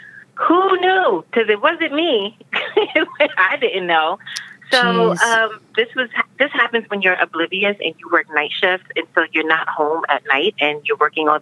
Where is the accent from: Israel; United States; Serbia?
United States; New York; now in Philadelphia, United States; I am a New Yorker from Jamaican parents